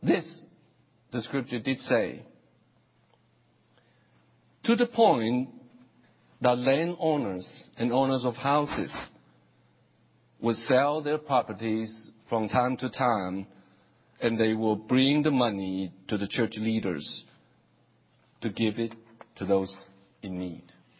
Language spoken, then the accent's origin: English; Taiwan; first language Chinese; English is a second language; Well, I grew up in Taiwan. My native language is Chinese.